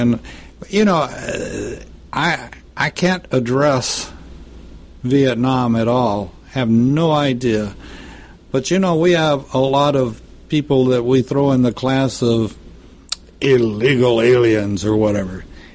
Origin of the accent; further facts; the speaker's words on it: United States; I am an American.